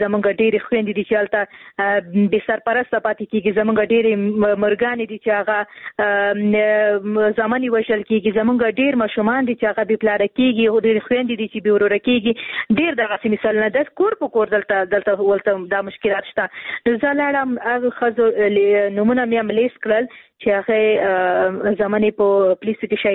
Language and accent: Pashto; Khost, Afghanistan; زه هم د خوست یم